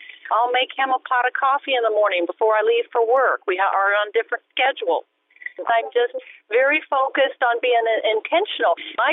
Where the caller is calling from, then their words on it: Shawnee, Kansas, United States; I'm calling from Shawnee, Kansas.